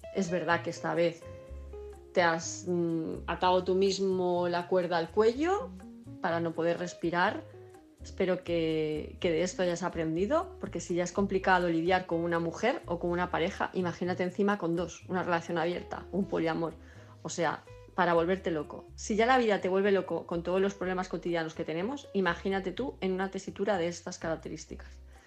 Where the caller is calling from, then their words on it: Palma de Mallorca, Balearic Islands, Spain; de Palma de Mallorca